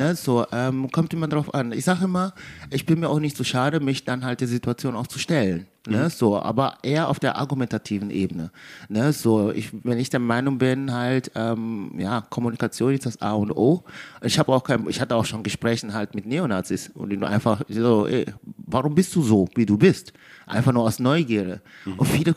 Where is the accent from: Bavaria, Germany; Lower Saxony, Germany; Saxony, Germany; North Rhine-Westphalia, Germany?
North Rhine-Westphalia, Germany; Hagen; Ja, aber aufgewachsen bin ich in Hagen.